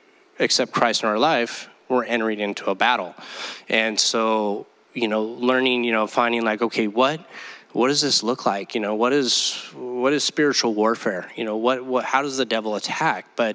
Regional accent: Los Osos, California, United States; growing up in Los Osos, you know, and surfing

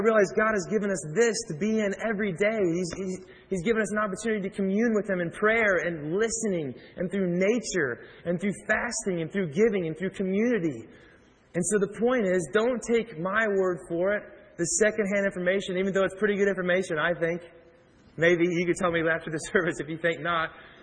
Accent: Kansas City, United States; Now, I'm from Kansas City. Barbecue capital of the world.

